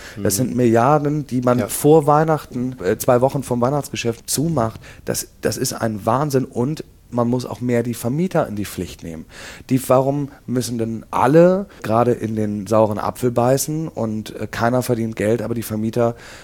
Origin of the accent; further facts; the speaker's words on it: Hamburg, Germany; ich komme selber hier aus Eppendorf oder wohne jetzt eine lange Zeit schon hier. Ich kenne die Gegend